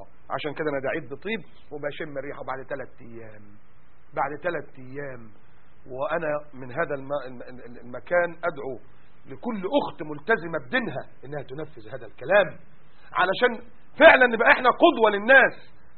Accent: Egypt; الحداد عندنا في مصر أسود

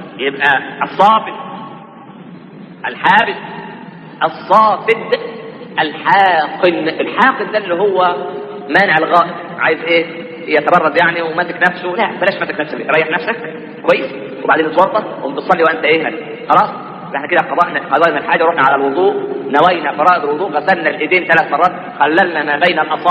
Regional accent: Egypt; وبعدين احنا كمصريين نحب اللحن

